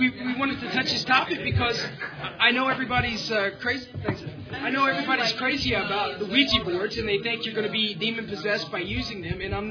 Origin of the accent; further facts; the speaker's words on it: Indiana, United States; And of course, I'm from Indiana, so I'm scared.